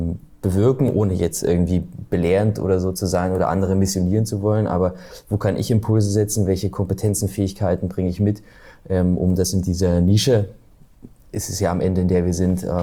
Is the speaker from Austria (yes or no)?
no; Thuringia, Germany; wir sind ja aus dem Osten in Thüringen